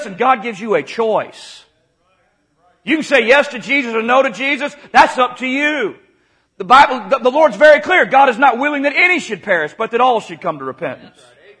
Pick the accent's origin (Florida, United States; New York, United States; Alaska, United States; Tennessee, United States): Florida, United States; I grew up in Florida, and those guys would throw cast nets.